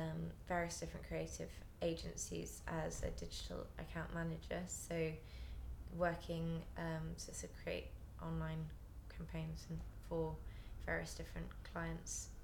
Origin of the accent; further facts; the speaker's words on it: West Midlands, United Kingdom; now in London, United Kingdom; I grew up in Staffordshire and have lived in London for 5 years now.